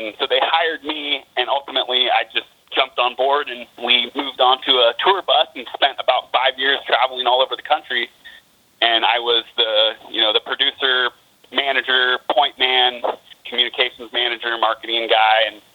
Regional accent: Port Townsend, Washington, United States; I was born and raised in Port Townsend, and my parents were and are activists.

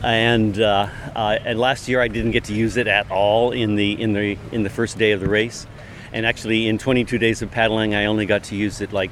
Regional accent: California, United States; North of San Francisco, where there's a beautiful rugged coastline that I learned to kayak on.

